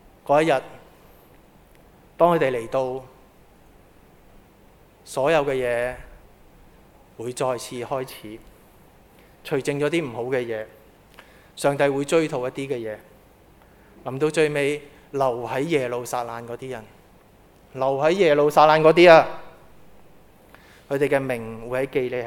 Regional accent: China; 那我们作为中国人，我们学少少啦

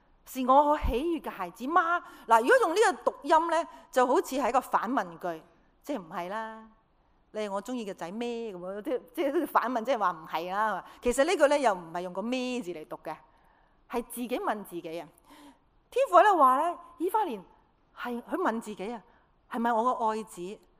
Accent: China; 我们中国人呢，如果很伤心是怎么做呢？

